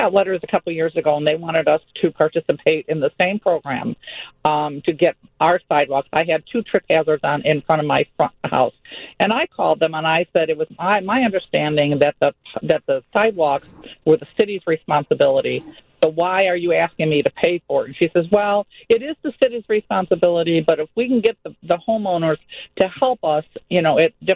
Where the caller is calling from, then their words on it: Woodridge, Illinois, United States; I live in Woodridge.